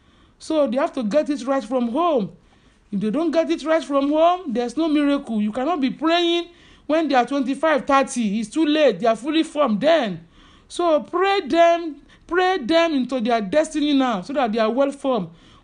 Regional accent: Lagos, Nigeria; I'm a Nigerian, a proud southerner. I'm from Lagos, Osun. My mom is from Elisha. My dad is from Epe.

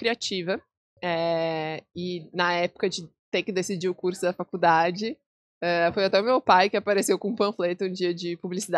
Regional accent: Florianópolis, Santa Catarina, Brazil; also born or lived in Porto Alegre; Então, eu nasci em Porto Alegre, mas eu me sinto também de Floripa porque eu morei a vida inteira aqui, fiz colégio, fiz faculdade, fiz tudo aqui.

